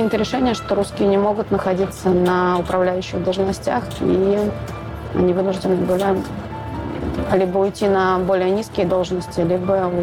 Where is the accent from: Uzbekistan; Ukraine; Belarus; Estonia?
Estonia; now in Russia; Мы едем к родителям, едем в город, в который я приехала из Эстонии. И это начало пути в Россию.